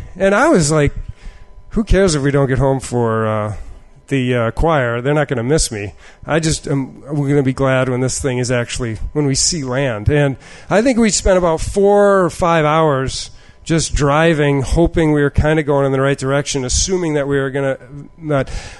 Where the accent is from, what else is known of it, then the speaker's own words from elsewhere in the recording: Midwest, United States; So I don't know where Block Island is. I'm from the Midwest.